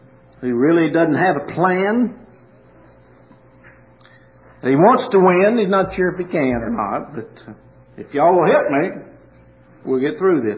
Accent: Kentucky, United States; And you see, I'm from Kentucky.

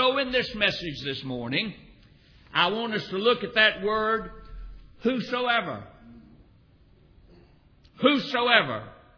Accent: North Carolina, United States; I was raised in North Carolina the first 20 years of my life.

